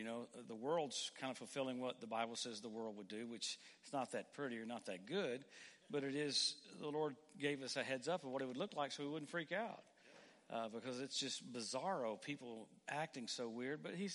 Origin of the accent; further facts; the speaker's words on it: Louisiana, United States; You know, I grew up in Louisiana, and we had all these dogs that chased cars the whole time.